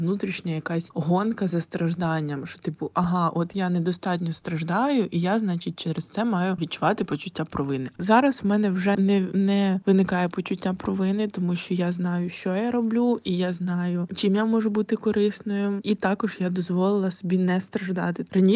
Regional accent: Kyiv, Ukraine; now in Turkey; я з Києва, але вийшло так, що війна мене застала в Туреччині.

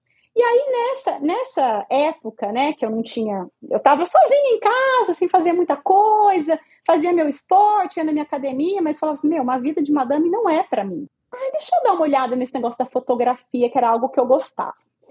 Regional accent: Brazil; moved away; quando eu vim do Brasil, eu já vim falando, quero fazer qualquer outra coisa da minha vida, menos trabalhar com direito.

